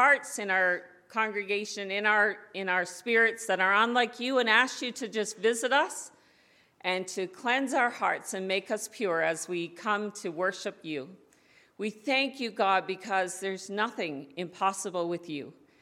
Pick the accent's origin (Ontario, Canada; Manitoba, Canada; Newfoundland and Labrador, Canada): Newfoundland and Labrador, Canada; I'm from Newfoundland originally.